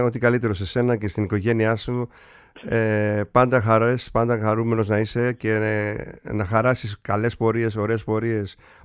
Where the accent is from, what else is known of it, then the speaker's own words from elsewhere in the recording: Agia Marina, South Aegean, Greece; η καταγωγή του είναι από την Αγία Μαρίνα της Κάσου, από το χωριό μου.